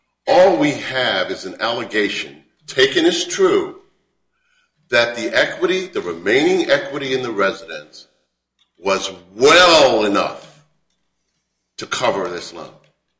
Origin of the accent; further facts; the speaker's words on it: Maryland, United States; You know, you can imagine, I come from Maryland.